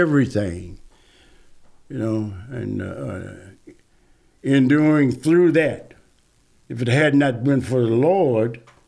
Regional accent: Waterloo, Iowa, United States; I'm from Waterloo, Iowa, and that's the Kansas City area.

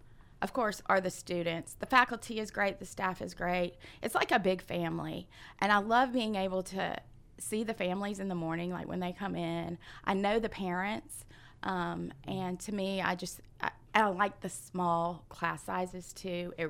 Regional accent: Tupelo, Mississippi, United States; I am originally from Tupelo, Mississippi.

